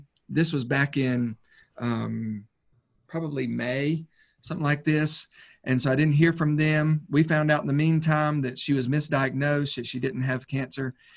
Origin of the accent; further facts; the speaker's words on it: Newton, United States; First Baptist Newton, which is my hometown, was looking for a pastor.